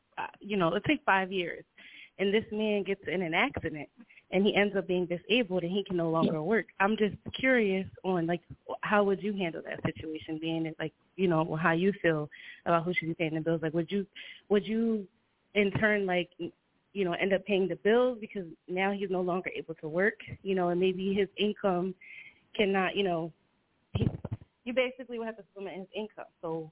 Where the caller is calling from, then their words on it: New Jersey, United States; I'm calling in from Jersey